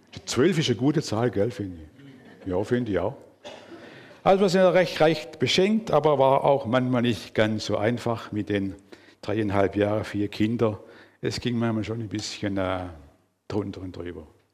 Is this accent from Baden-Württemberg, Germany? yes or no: yes; Böblingen, Baden-Württemberg, Germany; Ihr merkt an der Sprache, dass ich eher aus dem nördlichen Gebiet komme, aufgewachsen in der Nähe von Böblingen, Stuttgart. Also ursprünglich ein echter Schwabe, wirklich ein Schwab, nicht ein Schwab, ein echter Schwabe. Und dort auch aufgewachsen, zur Schule gegangen